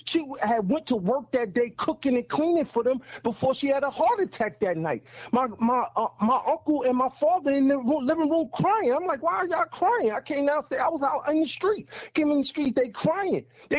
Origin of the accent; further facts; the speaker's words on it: New York, United States; especially when I grew up again in New York, when I know how these people treat us.